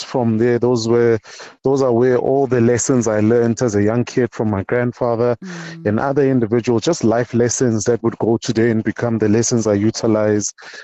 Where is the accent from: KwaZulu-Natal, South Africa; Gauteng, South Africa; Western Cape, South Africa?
Gauteng, South Africa; Tembisa; my life journey started in Tembisa. I was born and bred in Tembisa in a section called Mkanza. Raised by a phenomenal woman with an older brother. So I schooled there